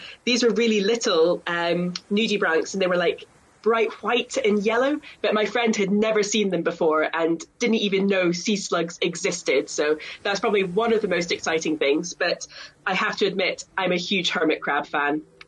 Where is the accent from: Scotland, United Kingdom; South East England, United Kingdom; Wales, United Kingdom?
Scotland, United Kingdom; obviously growing up in Scotland and living in a few different places